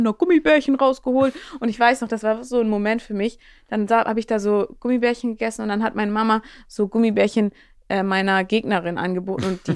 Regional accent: Maschen, Lower Saxony, Germany; also born or lived in Hamburg; Nee, ich bin noch aus Maschen. Ich bin in Hamburg geboren, aber eigentlich in Maschen.

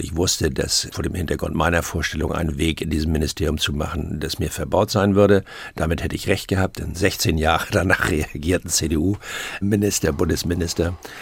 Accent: Hamburg, Germany; born there; ich bin geborener Hamburger, deshalb ist mir dieses Schleswig-Holstein immer sehr vertraut gewesen

